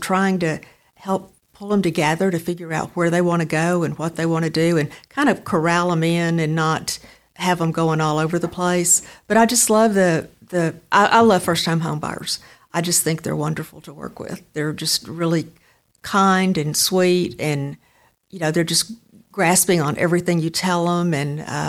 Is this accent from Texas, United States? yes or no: yes; Mesquite, Texas, United States; now in Dallas, United States; Well, actually, I grew up in Mesquite.